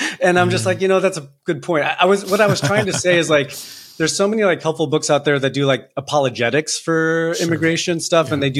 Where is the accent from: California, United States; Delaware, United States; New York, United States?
California, United States; Los Angeles; also born or lived in Tucson, Arizona; Kind of grew up in, you know, Latino life in Southern California, LA, and then in Tucson, Arizona. Moved with the factory.